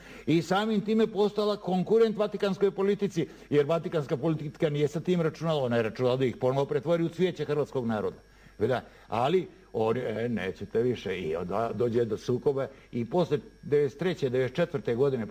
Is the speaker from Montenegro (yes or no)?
yes; Montenegro; nikad u životu nisam sebe predstavio kao Crnogorca, uvijek sam bio Srbin iz Crne Gore.